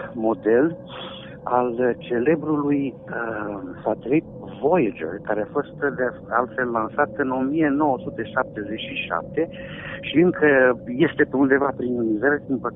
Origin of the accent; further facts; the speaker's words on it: Romania; sunt mândru că suntem români și suntem suficient de buni ca să fim apreciați